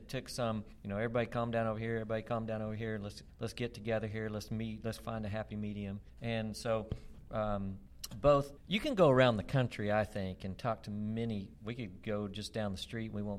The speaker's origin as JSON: {"language": "English", "region": "Texas", "country": "United States", "tie": "born or raised there", "said": "I grew up in West Texas. I'm a Texas Tech alum"}